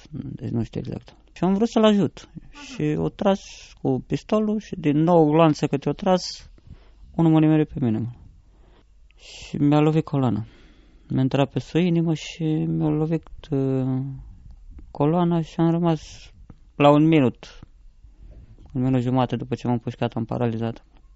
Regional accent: Deva, Hunedoara County, Romania; am 29 de ani, sunt din Deva.

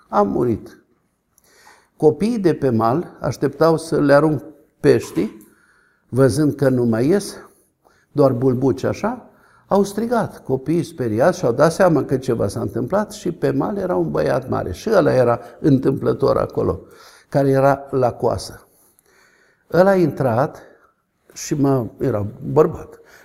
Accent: Romania; born or raised there

